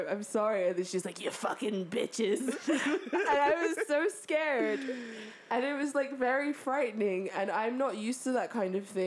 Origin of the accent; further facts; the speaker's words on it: United Kingdom; And me and Jake were like, oh my God, oh my God. We were like being so British.